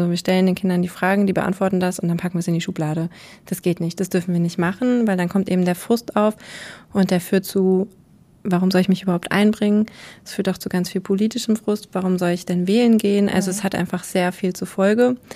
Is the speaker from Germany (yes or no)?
yes; Dortmund, North Rhine-Westphalia, Germany; Das stimmt, ich komme aus Dortmund.